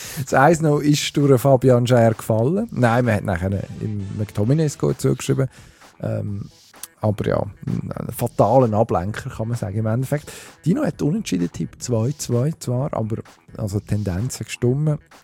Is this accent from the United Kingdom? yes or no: yes; England, United Kingdom; German is a second language; Das würde mir als Engländer, und ich mag die eigentlich, ich würde ihnen gönnen, dass sie mal etwas reissen.